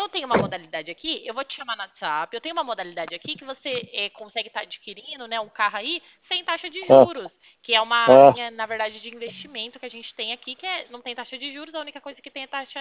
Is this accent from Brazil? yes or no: yes; Pirassununga, São Paulo, Brazil; Eu sou aqui de Pirassununga